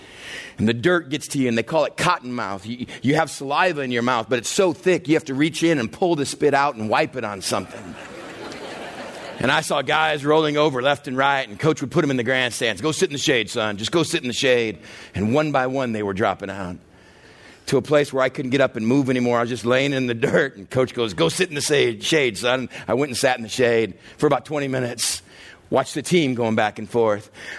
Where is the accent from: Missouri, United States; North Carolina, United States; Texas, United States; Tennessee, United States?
Texas, United States; also born or lived in Waterloo, Iowa; And I remember growing up in Texas, how football was just so awesome. And then for a few years, those 3 or 4 years in middle school, we moved up to Waterloo, Iowa.